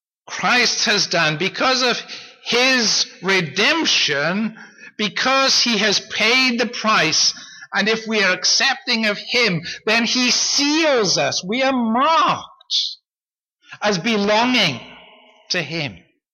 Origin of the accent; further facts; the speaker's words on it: Wales, United Kingdom; now in Canada; So when I was growing up in Wales, my experience was that sheep were everywhere.